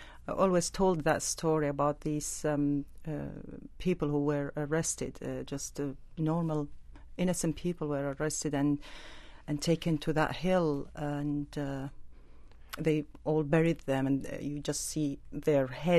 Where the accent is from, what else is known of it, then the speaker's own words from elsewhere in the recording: Baghdad, Baghdad Governorate, Iraq; I was born in Baghdad, grew up there, went to school and university there.